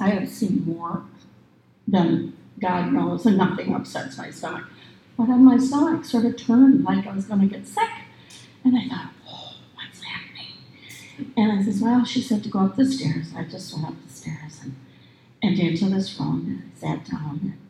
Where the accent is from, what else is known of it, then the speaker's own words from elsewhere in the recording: Ireland; I'm Irish. This is dangerous.